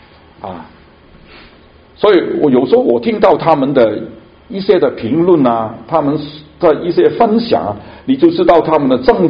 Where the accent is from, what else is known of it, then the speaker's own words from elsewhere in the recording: Hong Kong; 我是从香港来的从中国来的